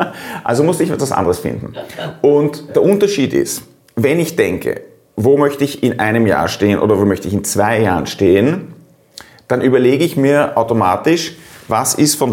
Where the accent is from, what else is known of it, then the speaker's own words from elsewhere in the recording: Austria; Als Österreicher nehme ich immer den Skifahrer